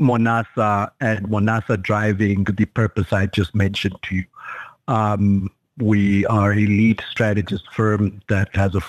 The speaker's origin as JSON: {"language": "English", "town": "Windhoek", "region": "Khomas", "country": "Namibia", "tie": "born there", "said": "I was born in Windhoek, Katatura, many moons ago, probably still at least, well, before independence, but not too long before"}